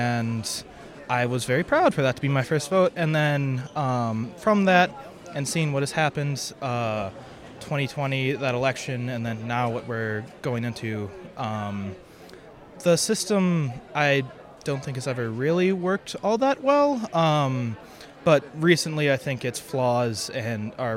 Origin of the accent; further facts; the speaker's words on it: Madison, Wisconsin, United States; I grew up in Madison.